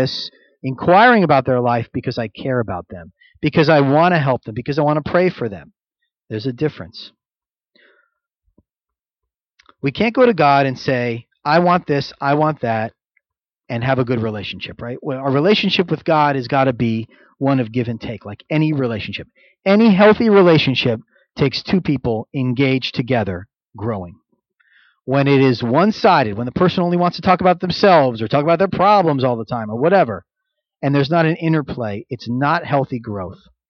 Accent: Florida, United States; I'm from Florida. I like warmer weather. I can handle coastal Georgia. It's not so much more north of Florida.

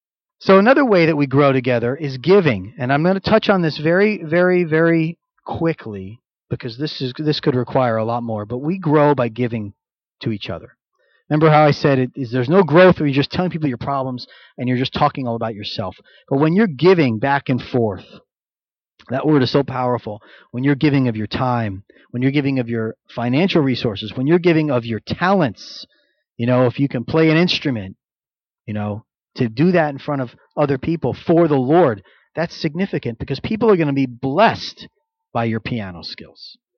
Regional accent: Florida, United States; I'm from Florida. I like warmer weather. I can handle coastal Georgia. It's not so much more north of Florida.

